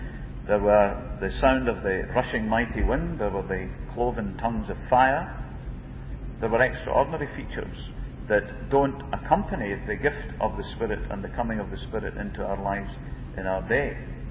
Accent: Scotland, United Kingdom; she came to Scotland on a visit. But when she was going through the streets of my hometown in a Rolls Royce

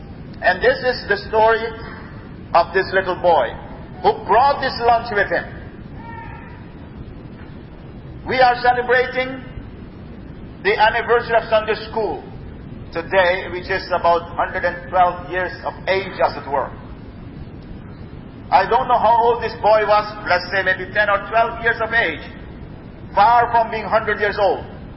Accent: Suriname; moved away; I come from South America, Suriname. I came to this country 5 years ago.

